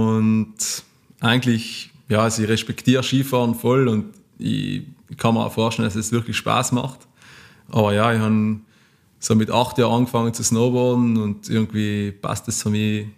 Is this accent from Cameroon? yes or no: no; Merano, Trentino-Alto Adige, Italy; Wir kommen aus Südtirol, Meran, und ja, wir wohnen auch da.